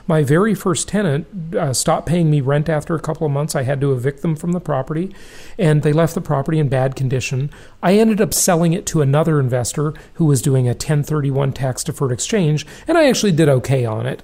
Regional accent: Los Angeles, California, United States; I grew up fairly poor in Los Angeles, California.

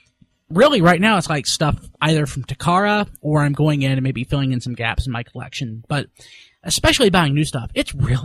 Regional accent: United States; I'm an American. I try to live, like, beyond my means every month.

